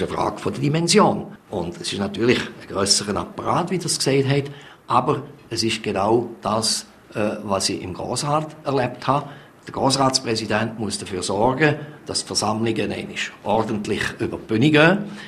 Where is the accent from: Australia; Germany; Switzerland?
Switzerland; Fribourg; als Freiburger aus einem zweisprachigen Kanton